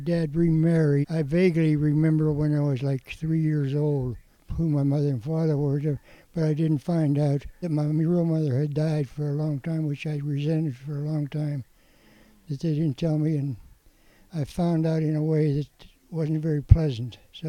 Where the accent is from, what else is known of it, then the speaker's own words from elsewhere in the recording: East Pittsburgh, Pennsylvania, United States; I was born in the Oak Hill section of things. My mother died when I was 3 years old. My dad remarried. He worked for Westinghouse. And my dad and my stepmother moved to a brand new house in the terrace part of East Pittsburgh